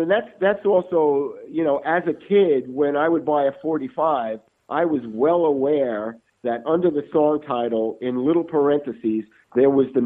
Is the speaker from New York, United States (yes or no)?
yes; Brooklyn, New York, United States; I was a kid growing up in Brooklyn.